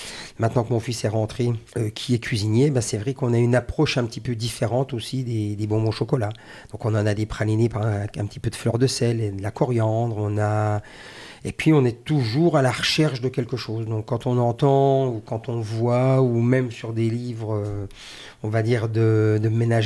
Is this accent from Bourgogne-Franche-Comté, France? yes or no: no; Saint-Dié, Grand Est, France; now in Gérardmer, France; Alors non, moi je suis originaire de Saint-Dié.